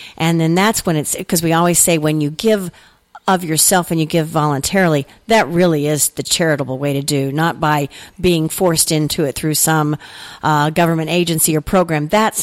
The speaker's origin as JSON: {"language": "English", "town": "Vandalia", "country": "United States", "tie": "born or raised there", "said": "I can remember years ago growing up in Vandalia, the community always took care of its own."}